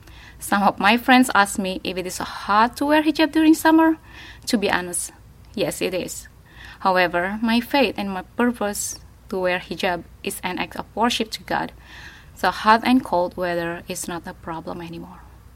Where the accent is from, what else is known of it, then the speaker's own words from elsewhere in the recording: Indonesia; English is a second language; I'm from Indonesia. I grew up in religious family. My father has an Islamic school in my village, and it's called madrasah.